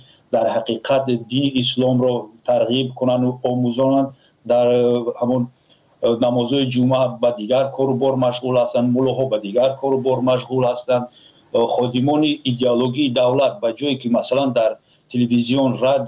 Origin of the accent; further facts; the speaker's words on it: Tajikistan; یگان فیلم تاریخی که فخر کنند تاجیکان که ما تاجیک هستیم نداریم